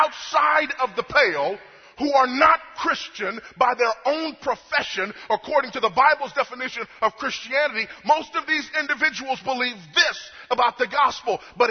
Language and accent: English; Houston, Texas, United States; I turn your attention to my hometown. Houston, Texas